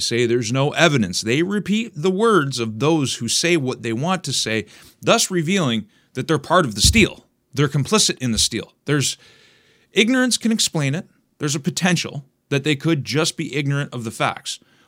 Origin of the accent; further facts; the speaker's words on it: Canada; Now, here I am in Canada speaking about the U.S. election. I'm doing whatever I can as a Canadian to try and wake Americans up